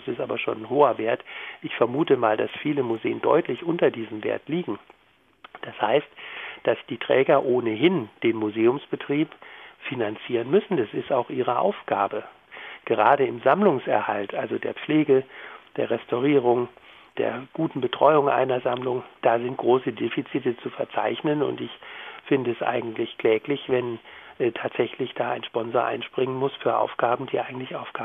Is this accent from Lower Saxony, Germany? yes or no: no; Baden-Württemberg, Germany; Ich bin hier in Baden-Württemberg aufgewachsen